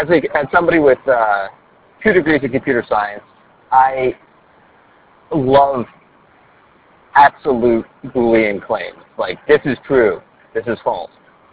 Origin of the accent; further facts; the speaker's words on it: Kansas, United States; I grew up in Kansas.